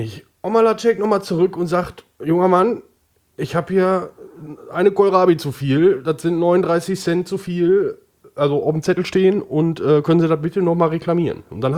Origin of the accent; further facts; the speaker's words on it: Oberhausen, North Rhine-Westphalia, Germany; Ich komme ja aus Oberhausen.